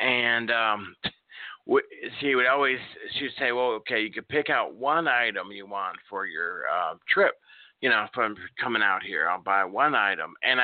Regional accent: Nebraska, United States; also born or lived in Chicago; now in Oklahoma, United States; I was born in Chicago, and then about age 8, we moved out, the family moved out to Nebraska, where I was raised, and then since moved to Oklahoma.

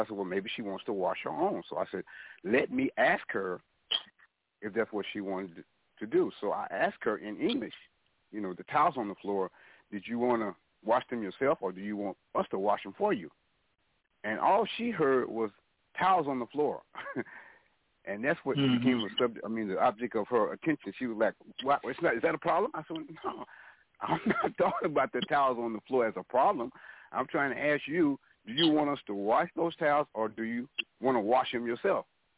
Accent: New Mexico, United States; you know, I'm from New Mexico, so I speak Spanish, but my recollection of it is not like it used to be when I was immersed in it

